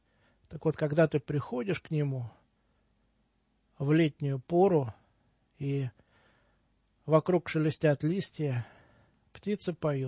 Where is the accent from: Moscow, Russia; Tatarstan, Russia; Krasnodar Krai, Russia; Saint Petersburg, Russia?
Moscow, Russia; Я москвич в третьем поколении.